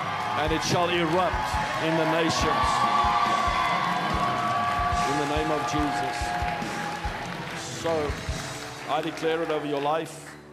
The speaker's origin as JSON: {"language": "English", "region": "Gauteng", "country": "South Africa", "tie": "born or raised there", "said": "I grew up on the West Rand. So tonight when I came here, we started by Gordon off ramp, and I went through every set of traffic lights. I said to my wife, this is where I went to school, Florida High School."}